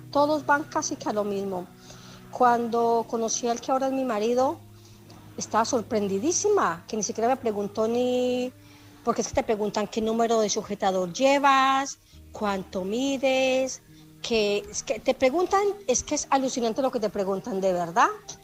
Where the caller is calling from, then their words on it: Barcelona, Catalonia, Spain; de Barcelona.